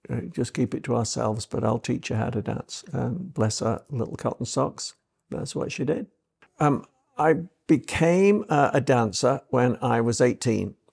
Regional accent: Liverpool, North West England, United Kingdom; now in United States; Well, I come from Liverpool in England. My dad was a dock worker

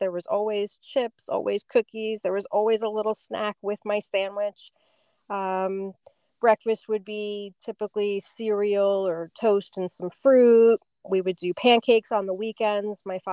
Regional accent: Barnegat, New Jersey, United States; I grew up down here in Barnegat. My parents, moved from North Jersey and bought the house down here. So I grew up on a lagoon property, beautiful little house.

